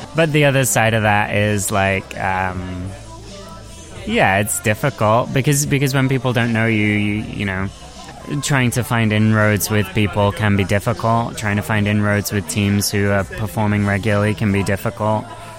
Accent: Nottingham, East Midlands, United Kingdom; what I guess I grew up with in Nottingham

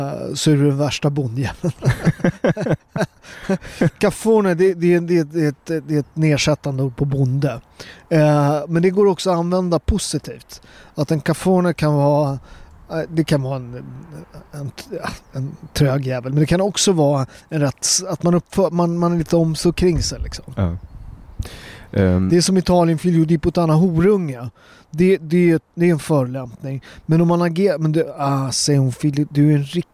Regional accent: Sweden; born there; Jag är ju född här och präglad, och jag är en fjärdedel svensk liksom

